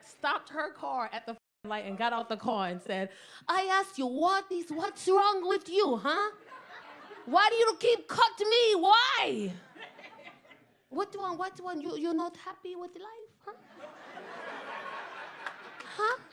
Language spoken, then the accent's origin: English; New York City, New York, United States; You know, I'm from the hood, I'm in the South Bronx, you know?